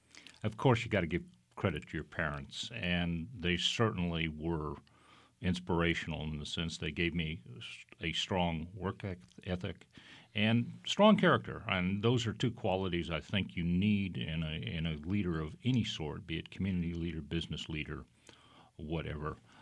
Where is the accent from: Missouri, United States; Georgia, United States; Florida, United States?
Florida, United States; Miami; now in Texas, United States; Well, I'm not a Texan, although I've been here for a number of years. I was raised in Miami, Florida. And so my early youth was on the beach.